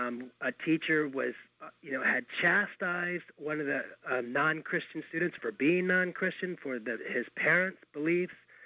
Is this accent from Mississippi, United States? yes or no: no; Texas, United States; I am from Texas, but I've been exiled for 13 years and just came back from New York